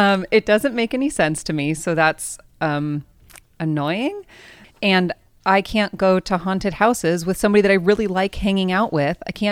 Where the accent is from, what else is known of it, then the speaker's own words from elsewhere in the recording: San Diego, California, United States; I grew up here in San Diego.